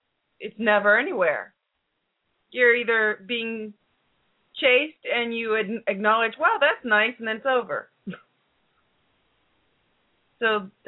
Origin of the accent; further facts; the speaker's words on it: New Orleans, Louisiana, United States; I am New Orleans, Louisiana.